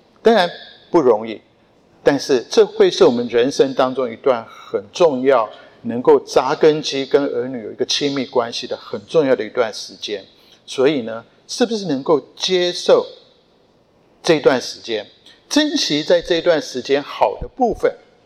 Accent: Japan; first language Japanese; Chinese is a second language; 因为我小时候一段时间是在日本长大，我第一个会说的语言是日文

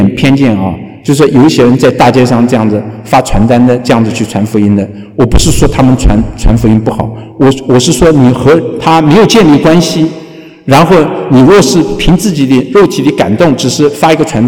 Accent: China; 还是我们中国人

